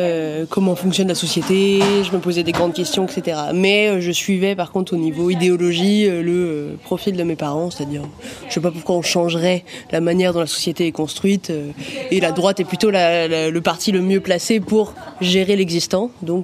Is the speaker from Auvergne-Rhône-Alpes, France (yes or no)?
yes; Lyon, Auvergne-Rhône-Alpes, France; now in Valence, France; j'ai 28 ans. J'habite à Valence depuis 3 ans et demi et je suis originaire de Lyon.